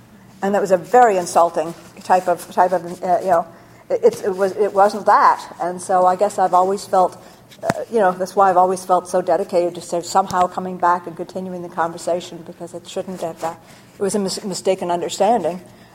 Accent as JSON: {"language": "English", "town": "Montreal", "region": "Quebec", "country": "Canada", "said": "I come from Montreal originally"}